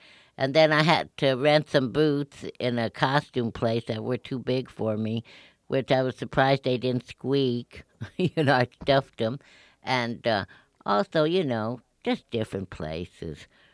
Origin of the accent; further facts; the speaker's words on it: Denver, Colorado, United States; I was raised in Denver, Colorado.